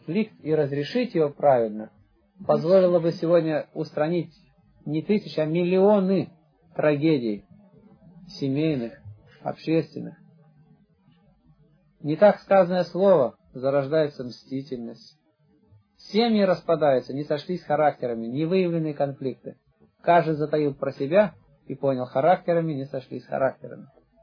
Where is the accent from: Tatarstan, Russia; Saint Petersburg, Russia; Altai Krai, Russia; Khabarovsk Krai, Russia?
Altai Krai, Russia; Barnaul; Я, например, с Алтайского края.